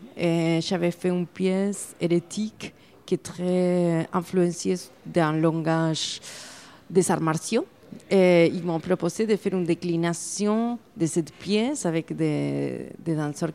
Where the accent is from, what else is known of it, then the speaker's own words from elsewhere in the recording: Argentina; French is a second language; now in Belgium; Quand je viens d'Argentine, quand j'habite en Belgique